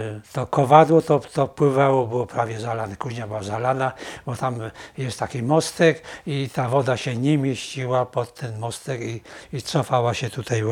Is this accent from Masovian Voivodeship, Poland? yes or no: no; Kraków, Lesser Poland, Poland; bo jestem z Bronowic, ożeniłem się w Mydnikach